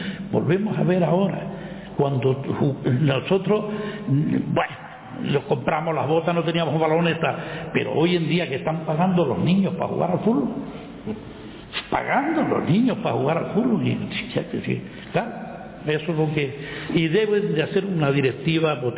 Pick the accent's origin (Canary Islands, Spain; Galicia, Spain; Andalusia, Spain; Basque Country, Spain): Canary Islands, Spain; Puerto Cabras; born there; yo empecé a jugar al fútbol muy tarde, pues yo fui nadador, nací en Puerto Cabra, tres hermanos nacimos allí en aquel entonces, pero yo de los 5 años fui nadador hasta los 14 años.